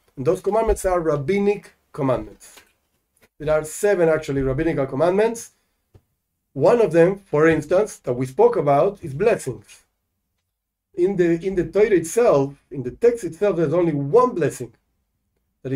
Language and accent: English; Argentina; English is a second language; I was born in Argentina. I'm an Argentinian.